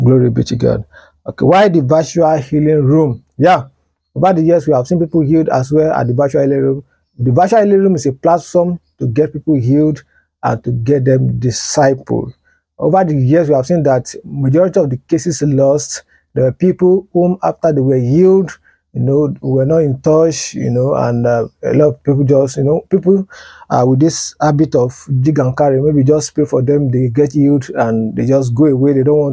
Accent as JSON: {"language": "English", "region": "Ondo", "country": "Nigeria", "lives_now": "Lagos, Nigeria", "said": "I'm a preacher of God's Word. I'm from Ondo State. I base in Lagos."}